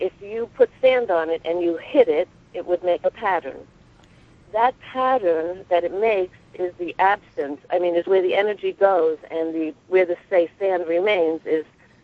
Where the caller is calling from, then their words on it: New York, United States; I'm not in your fair city. I'm on Long Island.